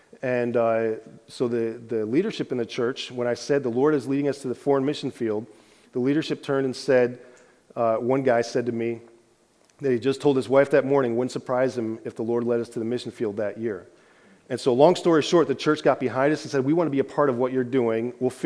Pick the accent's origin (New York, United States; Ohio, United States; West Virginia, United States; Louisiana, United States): New York, United States; Henrietta; I grew up here in New York State, south of Rochester, in Henrietta.